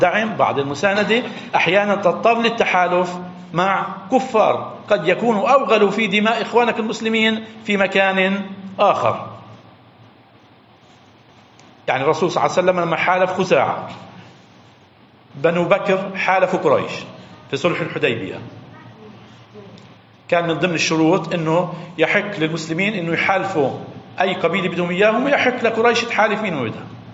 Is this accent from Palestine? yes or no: yes; Palestine; هنا عندنا في فلسطين